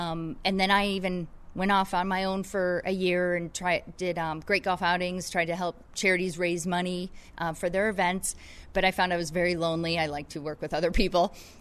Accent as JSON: {"language": "English", "region": "Illinois", "country": "United States", "said": "I came from Illinois and played golf at Purdue University"}